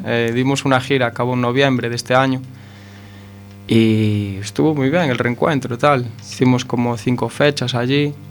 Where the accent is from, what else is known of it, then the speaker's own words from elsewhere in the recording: A Coruña, Galicia, Spain; Nacido y criado en La Coruña